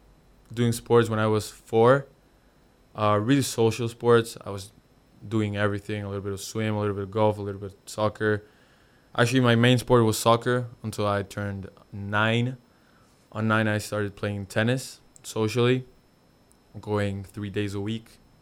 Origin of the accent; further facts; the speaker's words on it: Ecuador; English is a second language; So, yeah, as you said, I grew up in Ecuador.